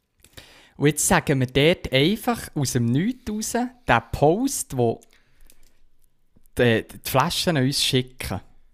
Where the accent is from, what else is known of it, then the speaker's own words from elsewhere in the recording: Switzerland; Wir als Schweizer.